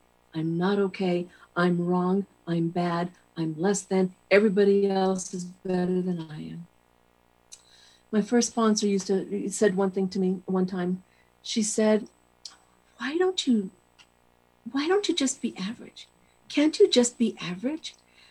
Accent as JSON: {"language": "English", "town": "Santa Fe", "region": "New Mexico", "country": "United States", "tie": "born or raised there", "said": "I grew up here in Santa Fe, New Mexico. I was born in Santa Fe, New Mexico. I've lived here my whole life."}